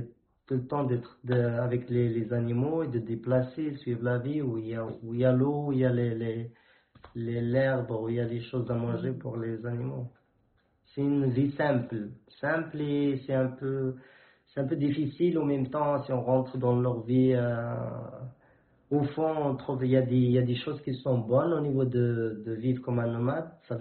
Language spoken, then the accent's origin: French; South-East, Morocco; je viens de Sud-Est, au Maroc, et je suis parmi des tribus des Aïtata. C'est parmi les grandes tribus du Sud-Est, et je peux dire même au Maroc en général.